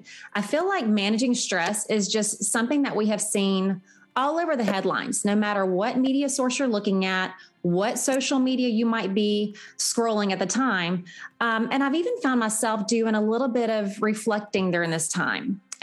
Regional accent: Southern United States, United States; And maybe it's, you know, I'm from the South and I really enjoy that, you know, rich Southern style, you know, Louisiana food.

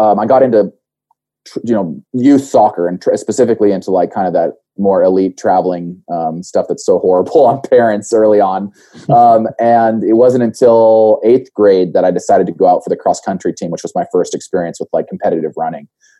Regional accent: Boise, Idaho, United States; also born or lived in Blytheville, Arkansas; I was born in Blytheville, Arkansas on an Air Force base. My dad was a surgeon in the Air Force, but I was actually raised from the ages of 3 to 18 in Boise, Idaho. So that's what I call home

